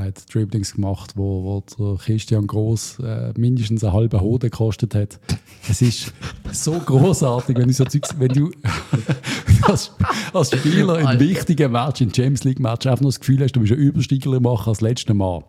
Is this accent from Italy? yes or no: no; Switzerland; Ich bin ein riesen Muri-Fan, auch als Schweizer Nazi-Trainer.